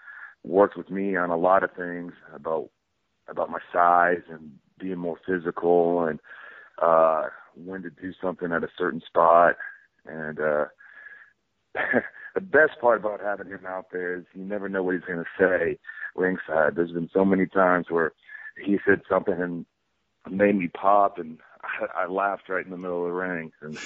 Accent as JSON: {"language": "English", "region": "Oklahoma", "country": "United States", "tie": "born or raised there", "said": "You know, growing up in Oklahoma, my high school team was, like, a very renowned, very good"}